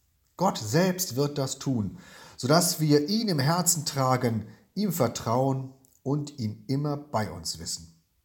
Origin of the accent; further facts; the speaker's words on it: Sachsenhagen, Lower Saxony, Germany; aus Sachsenhagen. Als Jugendlicher bin ich in meiner Heimatstadt mit dem Fahrrad einmal über eine Fußgängerampel gesaust